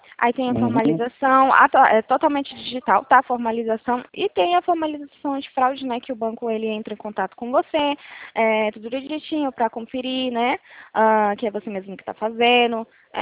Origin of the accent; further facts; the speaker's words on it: Ribeirão Preto, São Paulo, Brazil; eu sou aqui de Ribeirão Preto, São Paulo.